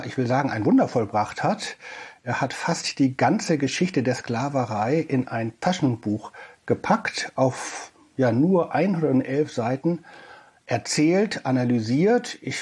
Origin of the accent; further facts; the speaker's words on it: Hamburg, Germany; ich komme aus Hamburg, Geburtsstadt.